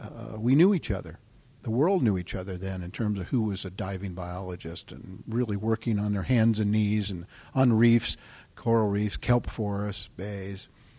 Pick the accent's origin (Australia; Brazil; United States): United States; California; And growing up in San Diego County along the coast there